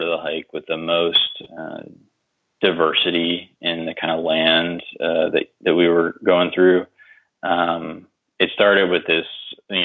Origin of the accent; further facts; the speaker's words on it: Pennsylvania, United States; now in New Orleans, United States; Certainly not down here in New Orleans. Also, I grew up outside of Philadelphia, so might have been on some different things over there.